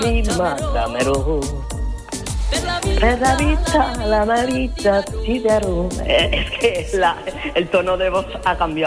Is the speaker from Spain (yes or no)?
yes; Valencia, Valencian Community, Spain; Yo soy de Valencia, ¿no se nota?